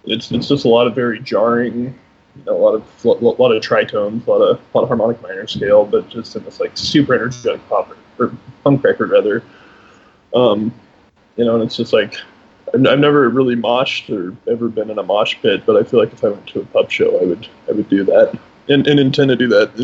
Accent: Cody, Wyoming, United States; now in Fort Collins, United States; I'm from Cody, Wyoming. Originally.

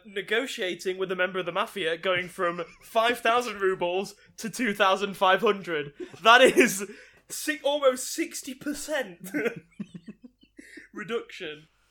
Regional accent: England, United Kingdom; I'm English. I'm in Russia.

